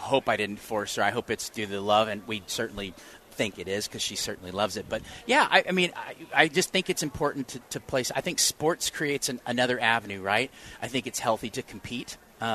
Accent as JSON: {"language": "English", "town": "St. Louis", "region": "Missouri", "country": "United States", "tie": "born or raised there", "said": "I grew up in St. Louis. I've always been kind of a fan of baseball."}